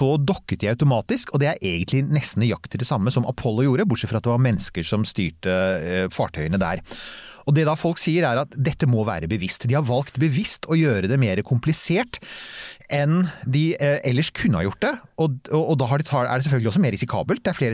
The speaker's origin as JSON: {"language": "Norwegian", "town": "Bærum", "region": "Akershus", "country": "Norway", "said": "jeg er fra Bærum, vi kan bare stort sett pent bokmål, riksmål."}